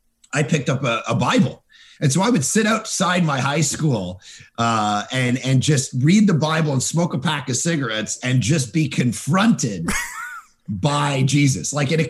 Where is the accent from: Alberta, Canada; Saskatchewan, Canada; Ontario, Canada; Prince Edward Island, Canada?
Ontario, Canada; Toronto; I grew up in Toronto, just outside of Toronto, in a little suburb out there. And, I grew up in a non-Christian home.